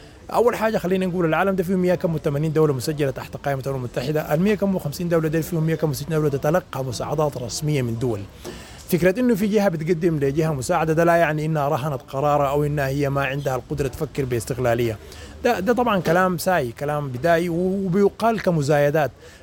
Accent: Sudan; البرنامج ده عملناه احنا كسودانيين وكخبراء سودانيين

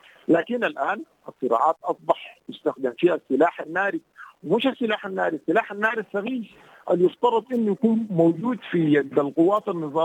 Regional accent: Kordofan, Sudan; خاصة عندنا في كردفان بيجدد سنويا مع نزول الأمطار،

